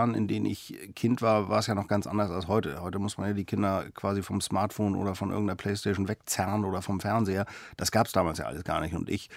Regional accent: Kiel, Schleswig-Holstein, Germany; Ich bin eben dann in Kiel bei meiner Mutter aufgewachsen und eigentlich ohne Vater.

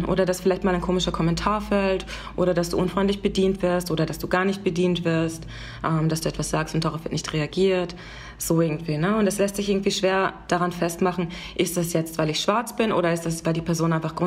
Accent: Austria; Genau, ich bin aus Österreich.

